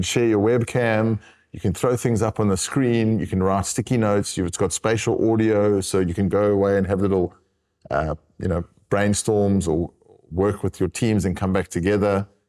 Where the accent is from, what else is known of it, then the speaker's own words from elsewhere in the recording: South Africa; I'm from South Africa. So I've got a big love for South Africa and for Africa.